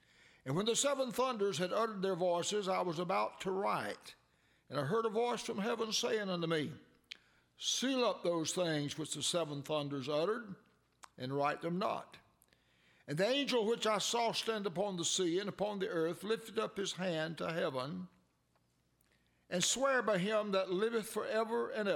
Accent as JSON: {"language": "English", "region": "the South", "country": "United States", "said": "I was from the South."}